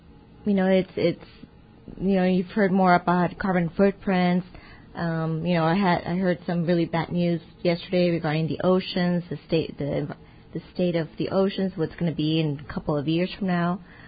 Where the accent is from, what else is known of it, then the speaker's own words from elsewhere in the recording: Calexico, California, United States; I grew up in Calexico, and right next to the New River, there was a truck park where my dad's a truck driver